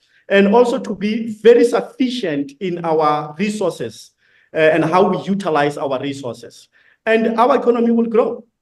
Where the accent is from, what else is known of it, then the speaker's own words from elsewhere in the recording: South Africa; But majority of our economy as South African is on agriculture.